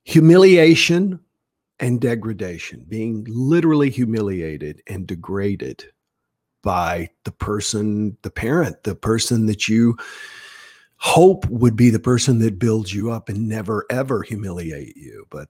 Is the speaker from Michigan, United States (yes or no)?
no; South Carolina, United States; I was born in 1960, first month of the year in 1960, January. So I made it into the 60s, and I grew up in South Carolina